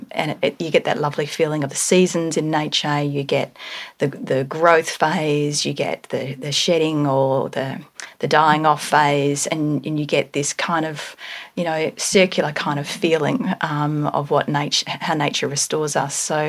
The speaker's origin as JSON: {"language": "English", "town": "Geraldton", "region": "Western Australia", "country": "Australia", "tie": "born or raised there", "said": "So I grew up in Geraldton. It's a little tiny town, 400 kilometres north. My family are a farming family, very connected to land."}